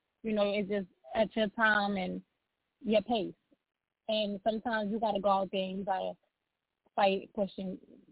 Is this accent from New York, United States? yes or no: yes; New York, United States; I'm from New York.